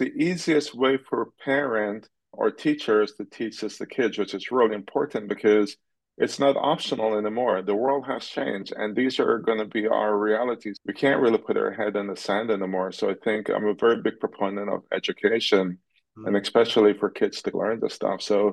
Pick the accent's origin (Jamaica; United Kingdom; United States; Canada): Jamaica; I'm from Jamaica